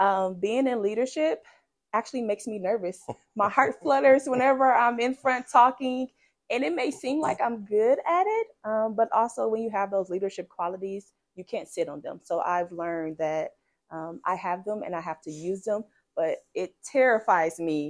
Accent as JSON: {"language": "English", "town": "South Bend", "region": "Indiana", "country": "United States", "said": "I'm from South Bend, Indiana."}